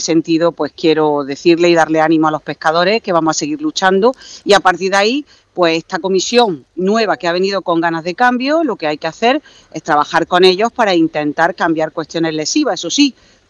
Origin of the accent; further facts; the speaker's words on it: Almería, Andalusia, Spain; especialmente en Andalucía, en mi tierra, en Almería